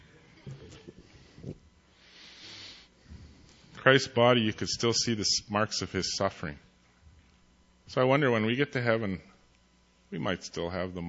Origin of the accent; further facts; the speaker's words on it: Canada; first language Cree; English is a second language; My mother tongue is Cree, but I have lost my own language. So when I would go up in northern Alberta, I used an interpreter.